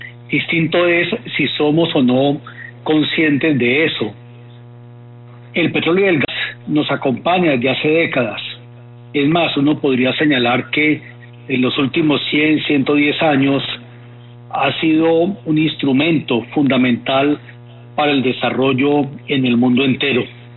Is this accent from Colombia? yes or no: yes; Colombia; Entonces la pregunta que debemos hacernos como colombianos es si, contando con este recurso en el subsuelo